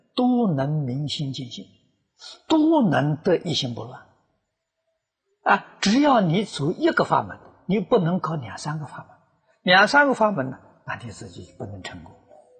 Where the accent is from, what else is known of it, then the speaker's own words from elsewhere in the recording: China; 我们中国人讲嘛，先入为主。